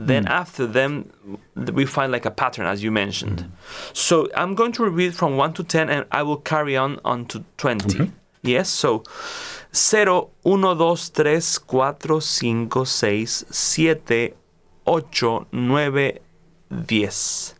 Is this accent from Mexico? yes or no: yes; Mexico; English is a second language; So I will, because I'm from Mexico, I will say cero